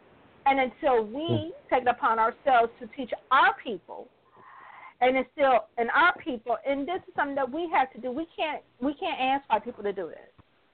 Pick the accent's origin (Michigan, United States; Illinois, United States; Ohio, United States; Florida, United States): Michigan, United States; Detroit; Now, grant you, I'm from Detroit. And back then, all Detroit athletes hung out in the community when we were growing up.